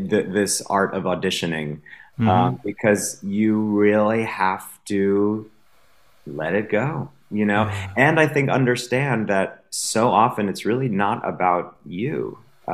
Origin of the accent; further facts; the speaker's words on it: Great Neck, New York, United States; I felt very much growing up in Great Neck, New York, that there was a kind of, this is the life you lead.